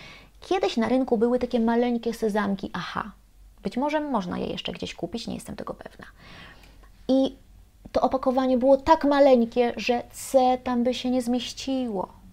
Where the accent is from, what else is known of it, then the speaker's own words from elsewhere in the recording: Lublin Voivodeship, Poland; accent: Lublin region; ja dawniej tak mówiłam, ponieważ jest to wymowa charakterystyczna dla mieszkańców Lubelszczyzny, a ja z Lubelszczyzny pochodzę i chyba Podkarpacia.